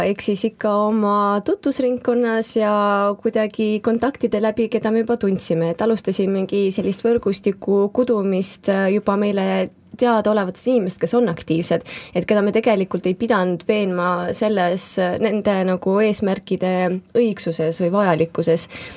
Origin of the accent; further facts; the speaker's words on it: Tallinn, Harju County, Estonia; Ja mina hakkasin taas avastama enda jaoks mu kodukohta kuskil võib-olla jah, kaks aastat tagasi.